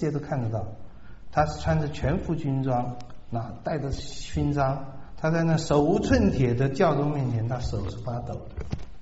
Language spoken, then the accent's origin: Chinese; China; 我觉得我们中国人不会这样